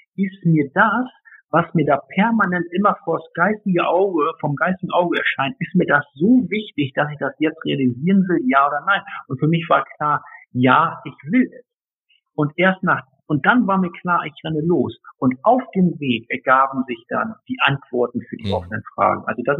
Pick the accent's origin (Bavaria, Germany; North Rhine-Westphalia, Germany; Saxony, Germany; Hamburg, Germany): Hamburg, Germany; ich bin Hamburger.